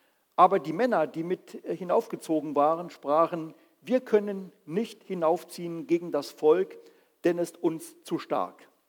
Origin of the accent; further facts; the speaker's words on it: Göttingen, Lower Saxony, Germany; Wir sind ja selber auch Ekklesianer, wir kommen ja aus Göttingen und waren ja 13,5 Jahre dort in der Ekklesia gewesen